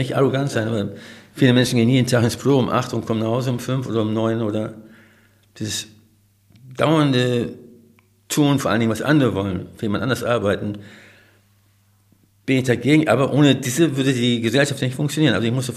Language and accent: German; Australia; now in Germany; Ich komme aus Australien, in der Buschwüste. Und als wir nach Deutschland kamen